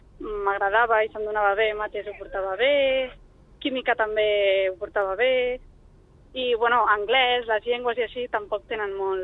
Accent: Sant Boi de Llobregat, Catalonia, Spain; jo soc de Sant Boi i estic a Salou amb els amics

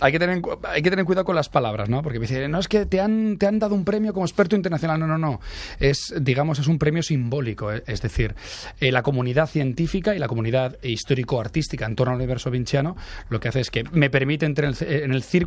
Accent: Spain; Solo somos 2 españoles.

